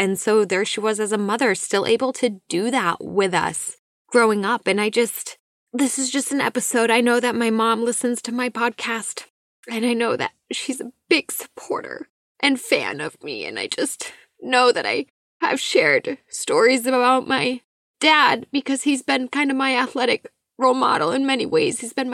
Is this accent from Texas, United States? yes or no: no; Massachusetts, United States; I grew up in Massachusetts, so we weren't like kind of more inland Massachusetts too